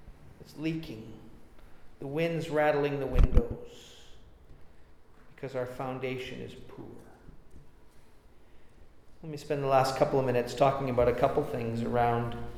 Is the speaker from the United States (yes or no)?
no; Winnipeg, Manitoba, Canada; now in Vancouver, Canada; I grew up in Winnipeg.